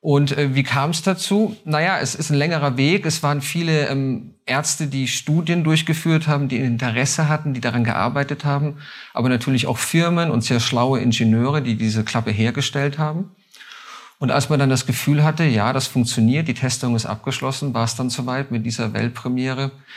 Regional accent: Würzburg, Bavaria, Germany; now in Mainz, Germany; Ich bin ein gebürtiger Würzburger, da gibt es viele Parallelen.

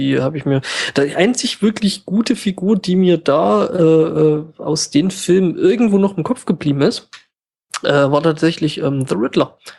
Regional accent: Saxony, Germany; Ja, Entschuldigung, ich bin Sachse

